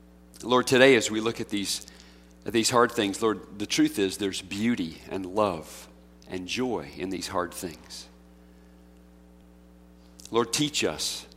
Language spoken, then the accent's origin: English; Charlotte, North Carolina, United States; Now, I grew up in Charlotte, North Carolina, and they took a bunch of kids on this big old bus, and they did this a few different summers.